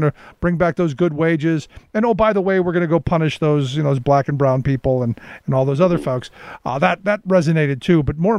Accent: Cleveland, Ohio, United States; Look, I grew up in Cleveland, and I tell people when I predicted Trump was going to win in April of 2016, I went back home to my family

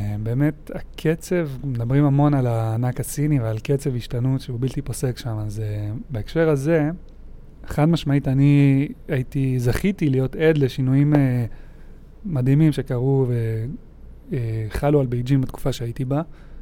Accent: Jerusalem, Jerusalem District, Israel; now in Rehovot, Israel; אני מירושלים, עכשיו ברחובות.

